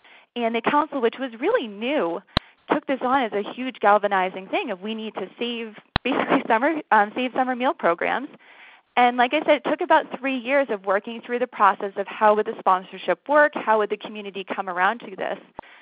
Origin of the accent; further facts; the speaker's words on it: Massachusetts, United States; actually a resident of Massachusetts originally, so it was really great to hear what's going on in my home state.